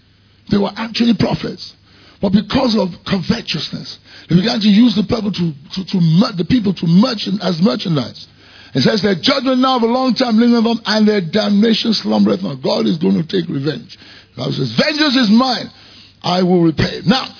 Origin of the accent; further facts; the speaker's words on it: Nigeria; Because I'm Nigerian. Jail is for punishment. It's not for rehabilitation.